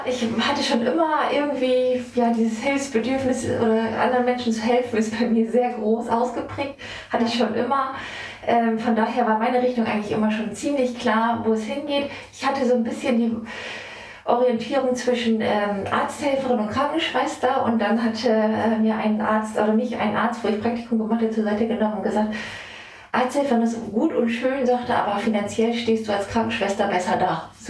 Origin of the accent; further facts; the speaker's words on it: Lower Saxony, Germany; Bin hier gebürtig aus der Wesermarsch und liebe mein Zuhause hier. Ich sage immer, ich wohne da, wo andere Urlaub machen. Wir haben viel Grün, viel gute Luft.